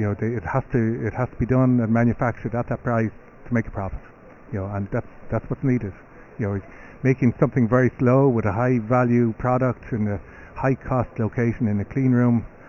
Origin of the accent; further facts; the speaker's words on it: Ireland; accent: Irish; I'm originally from Ireland, as you can tell from my accent.